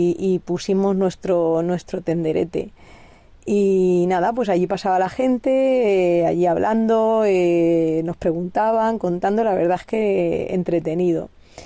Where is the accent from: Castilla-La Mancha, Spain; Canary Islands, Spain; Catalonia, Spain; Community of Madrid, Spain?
Castilla-La Mancha, Spain; Tobarra; Somos de Tobarra, Albacete y bueno, salimos hace 4 meses.